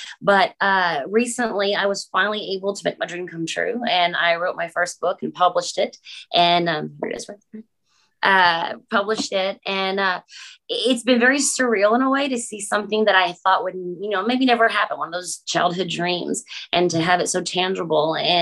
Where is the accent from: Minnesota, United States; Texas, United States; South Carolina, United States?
Texas, United States; I am from Texas, born and raised, and I guess I would just call myself a small town girl my whole life.